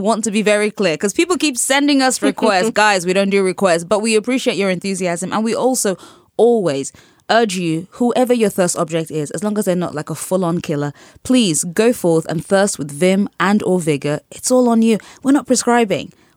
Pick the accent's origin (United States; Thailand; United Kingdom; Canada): United Kingdom; A part of me is, as a British person, I always, my urge is to downplay stuff